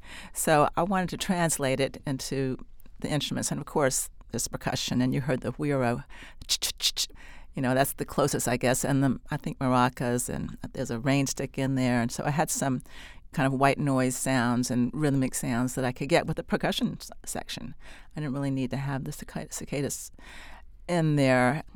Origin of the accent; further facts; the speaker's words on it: North Carolina, United States; I grew up in North Carolina on the coast, and of course we have those summer sounds too, like we have in South Carolina, and I was living in South Carolina